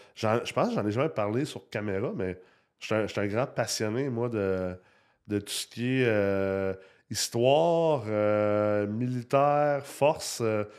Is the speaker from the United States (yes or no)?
yes; United States; now in Canada; Moi, j'ai grandi aux States.